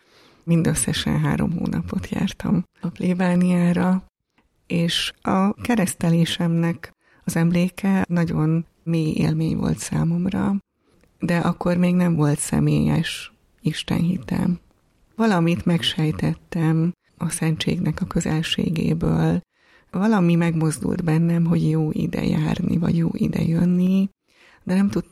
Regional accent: Gyula, Békés, Hungary; born there; Gyulán születtem, a szüleim elváltak, és mindketten újraházasodtak

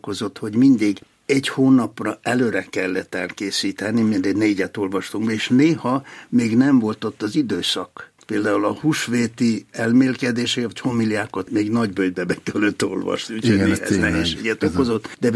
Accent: Novi Sad, Vojvodina, Serbia; born there; 1945-ben születtem, február 22-én Újvidéken. Akkor az már Jugoszlávia volt. De a Vajdaság területén akkor valami félmillió magyar élt, és nekünk megvolt egy bizonyos önállóságunk, autonómiánk. Én magyar iskolába jártam

